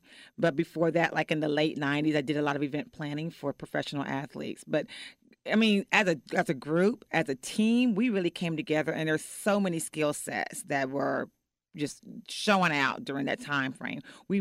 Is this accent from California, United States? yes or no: no; Fort Worth, Texas, United States; So actually, I'm from Fort Worth, if you really want to get technical about it.